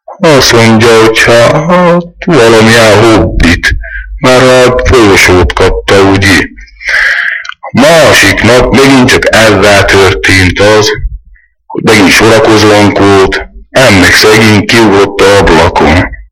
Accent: Veľký Lég, Trnava Region, Slovakia; 22 éves. Itt születtem nagy légén, itt is nyíltem föl, itt jártam iskolába.

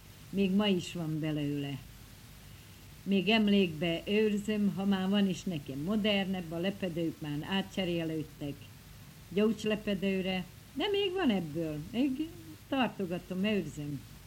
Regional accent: Streda nad Bodrogom, Košice Region, Slovakia; január 8-án születtem, Bodrog Szerdahelyen … Én itt laktam ugyan Szerdahelyen, de szüleim Sárospatakon laktak.

